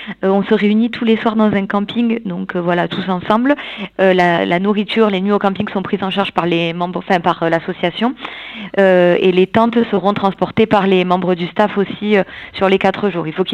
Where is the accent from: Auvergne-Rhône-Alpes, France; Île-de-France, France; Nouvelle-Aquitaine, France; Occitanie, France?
Occitanie, France; Enfin, moi, je suis du Lot et l'année dernière, j'ai participé.